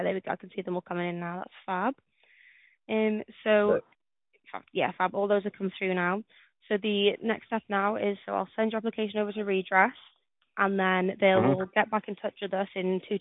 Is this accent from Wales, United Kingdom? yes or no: yes; Wales, United Kingdom; now in England; so I'm Welsh, and since coming over to England